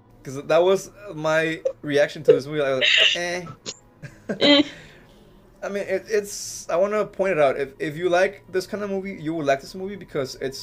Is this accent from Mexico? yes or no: yes; Mexico; Dude, I grew up in Mexico. We're always about 5 years after, behind everything.